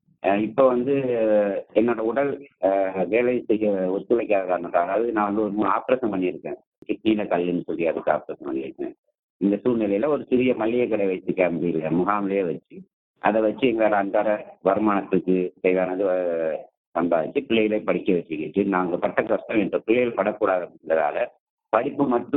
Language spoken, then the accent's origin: Tamil; Nanattan, Northern Province, Sri Lanka; now in India; இலங்கையில் மன்னார் மாவட்டம் நானாட்டினை சேர்ந்தவன். நான் பிறந்து வளர்ந்தது எல்லாம் இலங்கையில். இலங்கையில் நடந்த இணைப்பு பிரச்சனை காரணமாக 1990 20 எனது தாய் தந்தையார்கள் எங்களை இந்தியாவுக்கு அழைத்து வந்து விட்டார்கள்.